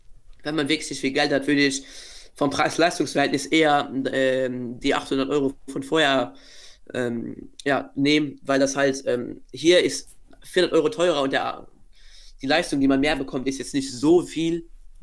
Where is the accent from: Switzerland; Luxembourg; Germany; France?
Luxembourg; also ich komme aus Luxemburg, der luxemburgische